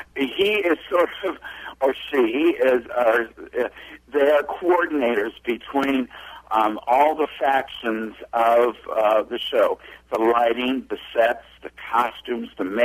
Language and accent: English; Chicago, Illinois, United States; I'm not originally from Iowa. I'm from Chicago.